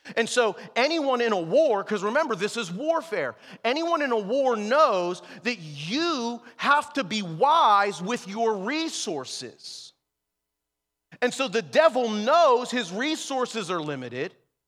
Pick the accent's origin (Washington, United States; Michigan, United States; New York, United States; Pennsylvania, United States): Pennsylvania, United States; North Braddock; and I grew up here in North Braddock, and all of the people that I knew, the way that you had social interaction was to get high and drunk.